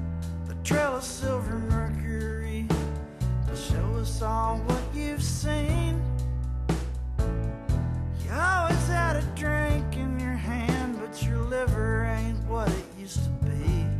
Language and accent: English; Alabama, United States; I mean, I grew up in Alabama